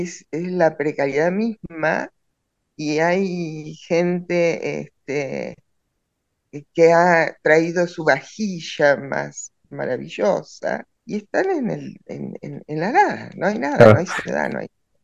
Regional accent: Villa Regina, Río Negro, Argentina; yo soy de Villa Regina.

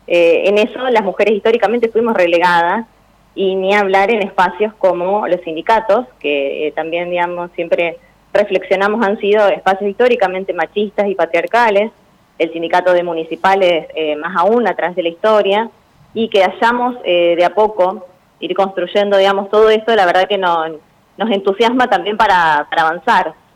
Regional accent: Campo Andino, Santa Fe, Argentina; moved away; yo soy de un pueblo, soy de Campo Andino, me vine a vivir acá cuando empecé a estudiar.

